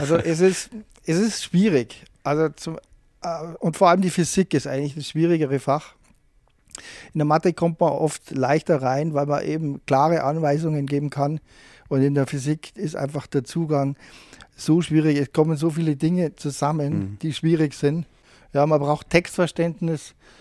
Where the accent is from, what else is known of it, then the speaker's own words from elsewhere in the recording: Garching, Bavaria, Germany; Also aufgewachsen bin ich in Garching bei München. Da ist übrigens auch diese TU, ja. Und genau, da bin ich zur Schule gegangen.